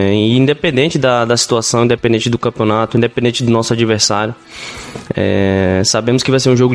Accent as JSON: {"language": "Portuguese", "region": "Northeast Region", "country": "Brazil", "said": "Eu sou do Nordeste"}